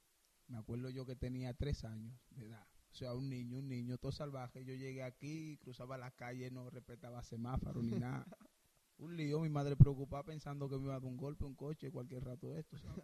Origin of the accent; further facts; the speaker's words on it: Dominican Republic; Yo, como dominicano que soy, mis referentes fueron dominicanos